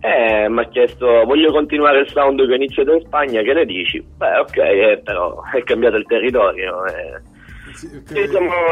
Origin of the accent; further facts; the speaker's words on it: Sicily, Italy; now in Bologna, Italy; Siamo siciliani, in realtà orgogliosi della nostra terra, promuoviamo sempre.